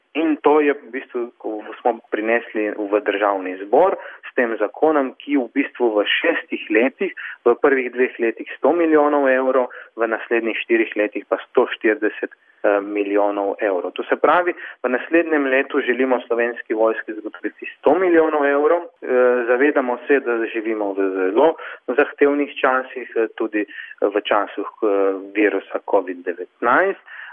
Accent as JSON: {"language": "Slovenian", "town": "Ilirska Bistrica", "region": "Littoral–Inner Carniola", "country": "Slovenia", "said": "Jaz prihajam iz Ilirske Bistrice in tam vojska že zdaj odigra ključno vlogo pri zajezitvi nelegalnih migracij."}